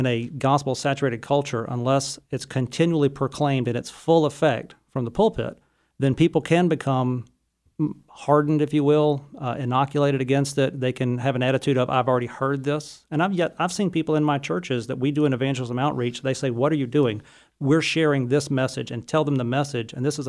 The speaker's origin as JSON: {"language": "English", "region": "Mississippi", "country": "United States", "said": "And I'm from South Mississippi."}